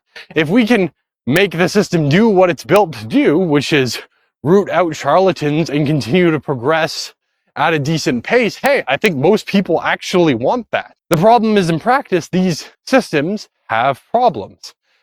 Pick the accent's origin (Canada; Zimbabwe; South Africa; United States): Canada; especially as a Canadian, healthcare works a certain way.